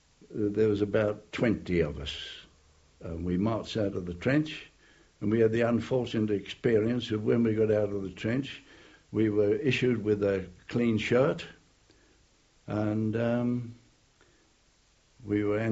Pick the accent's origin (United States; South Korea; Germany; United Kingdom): United Kingdom; Woolwich, London; Well, my hometown was Woolwich.